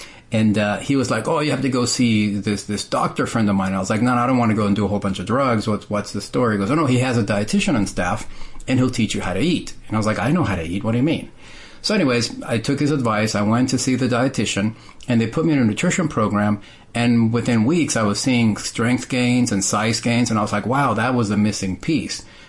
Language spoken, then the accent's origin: English; Texas, United States; Well, initially, I grew up in Texas, in a little border town in Texas.